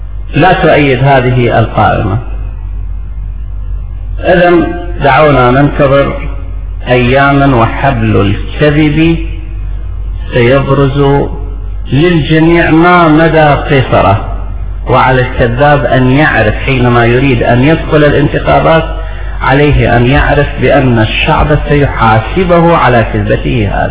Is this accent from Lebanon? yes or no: no; Iraq; تعالوا لنبني مشروعنا السياسي كعراقيين